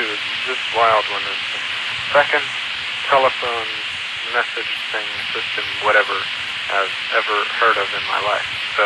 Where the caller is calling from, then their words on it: Pittsburgh, Pennsylvania, United States; But anyway, I am calling from Pittsburgh, PA.